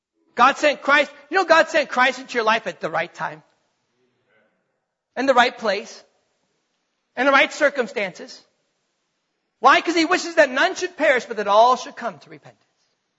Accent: North Dakota, United States; I was born and raised in North Dakota. The heartland, right? Farms and fields. I was born in a small town, less than 1,200 people. Moved to a big town of 8,000.

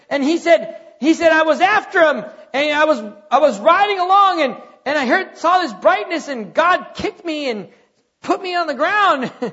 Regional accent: North Dakota, United States; moved away as an adult; Went to college, met my wife, graduated, came down here to Texas. I was born and raised in North Dakota.

